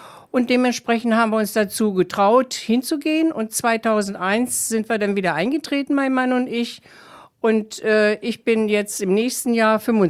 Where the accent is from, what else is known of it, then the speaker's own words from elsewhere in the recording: Königslutter, Lower Saxony, Germany; now in Braunschweig, Germany; Also ich stamme ursprünglich aus Königslutter, da haben wir den TSV gehabt.